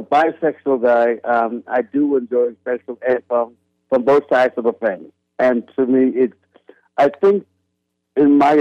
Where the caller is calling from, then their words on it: Philadelphia, Pennsylvania, United States; Listening to you from Philadelphia, Pennsylvania.